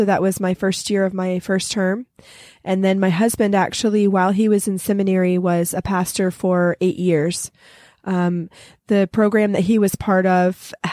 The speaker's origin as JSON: {"language": "English", "town": "Asheville", "region": "North Carolina", "country": "United States", "tie": "born or raised there", "also_born_or_lived": "Florida", "said": "And then I was born in Florida, but grew up in Asheville, North Carolina."}